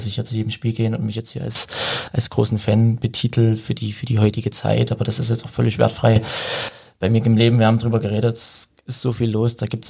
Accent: Dresden, Saxony, Germany; ich bin ja in Dresden aufgewachsen

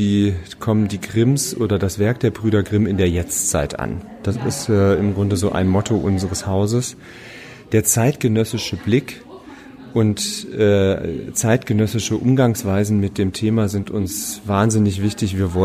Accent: Warstein, North Rhine-Westphalia, Germany; also born or lived in Berlin; now in Kassel, Germany; Ich komme eigentlich aus Berlin gebürtig, aber aus dem Sauerland, also Warstein. Und bin jetzt aber durch meine Tätigkeit hier als Geschäftsführer und Programmleiter der Grimmwelt Kassler geworden.

